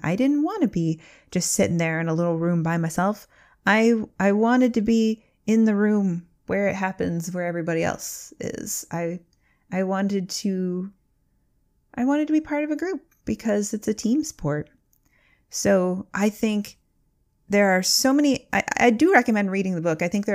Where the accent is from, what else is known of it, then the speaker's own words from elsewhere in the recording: Midwest, United States; accent: Midwestern; I hope my Midwestern accent didn't get in the way.